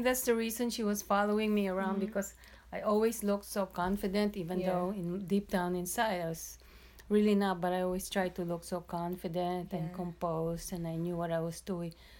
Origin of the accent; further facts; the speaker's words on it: Philippines; moved away; growing up in the Philippines, you just hardly have any, you just have a shirt or a light dress and, you know, sandals, and you walk around.